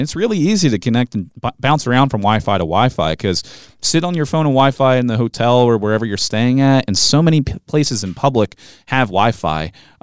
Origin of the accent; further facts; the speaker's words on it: Philadelphia, Pennsylvania, United States; My family's from Philly. I grew up in the Philly area my entire life, and that's, you know, currently where I still live.